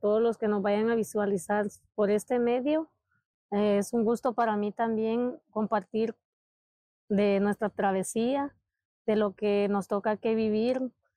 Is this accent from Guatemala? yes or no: yes; Livingston, Izabal, Guatemala; also born or lived in Puerto Barrios; Sí, mi país de origen es de Guatemala, de un pueblito llamado San Francisco, Ciénaga, Livingston y Izabal, Guatemala.